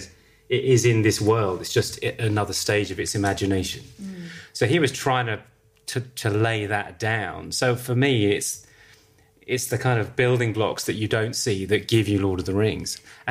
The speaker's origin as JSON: {"language": "English", "region": "South East England", "country": "United Kingdom", "tie": "born or raised there", "said": "grew up in Hampshire and the New Forest"}